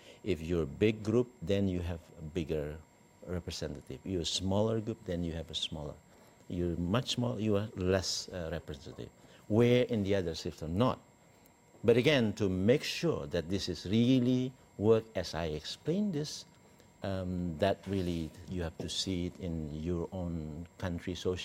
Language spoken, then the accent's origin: English; West Sumatra, Indonesia; from Batak, I'm from West and South Sumatra, my parents.